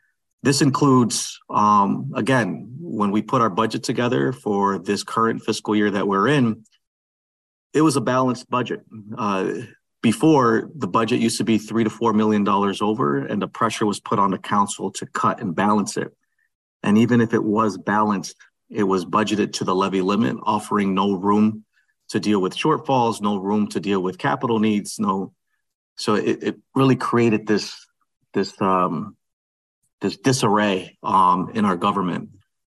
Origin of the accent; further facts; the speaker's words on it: Holyoke, Massachusetts, United States; when an opportunity came forward here in the city of Holyoke, my hometown